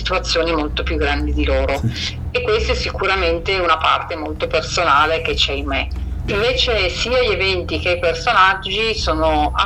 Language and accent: Italian; Turin, Piedmont, Italy; Io sono di Torino.